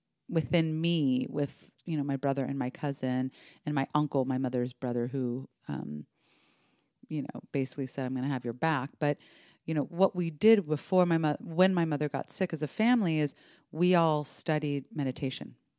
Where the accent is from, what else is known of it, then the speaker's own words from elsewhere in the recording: Los Angeles, California, United States; I grew up in Los Angeles and was kind of around.